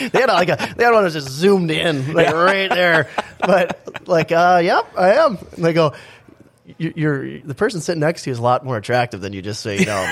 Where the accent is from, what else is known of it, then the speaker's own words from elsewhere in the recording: Midwest, United States; But then once they realized, well, we're from the Midwest. We're pretty nice.